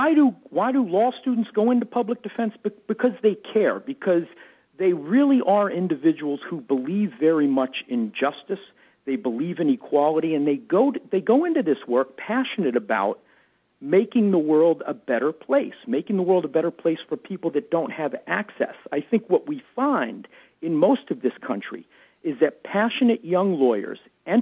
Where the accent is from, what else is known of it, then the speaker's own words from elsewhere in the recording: Atlanta, Georgia, United States; There was an HBO screening in my hometown of Atlanta just a couple of weeks ago